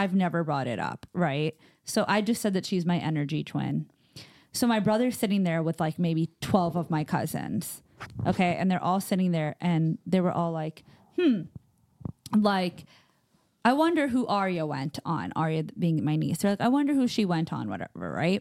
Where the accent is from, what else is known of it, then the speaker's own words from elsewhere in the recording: Pakistan; most people can't figure out what I am, and it's never on the first guess that I'm Pakistani.